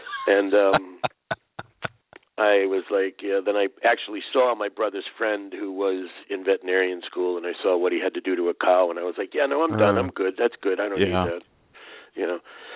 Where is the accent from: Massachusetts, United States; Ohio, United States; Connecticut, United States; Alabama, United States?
Massachusetts, United States; Boston; I come from Boston, Massachusetts.